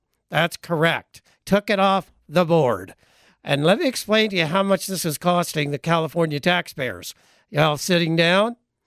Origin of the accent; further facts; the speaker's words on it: Canada; now in United States; My home country, Canada, is now going to be considered a tax sheltering country